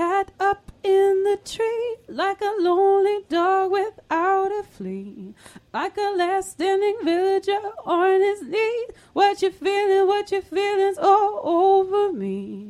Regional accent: Hartford, Connecticut, United States; I'm from Hartford, Connecticut.

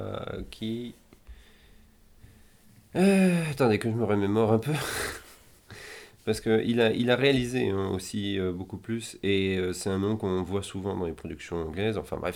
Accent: France; en tant que Français ou Belge, en fait, nous, on a un attachement

